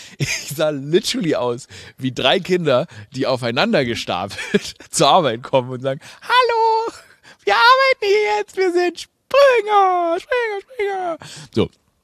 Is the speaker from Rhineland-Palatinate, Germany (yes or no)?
no; Stuttgart, Baden-Württemberg, Germany; Ich bin in Stuttgart aufgewachsen